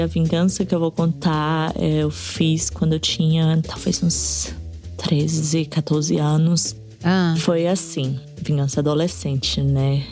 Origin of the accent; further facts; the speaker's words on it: Fortaleza, Ceará, Brazil; Eu sou de Fortaleza.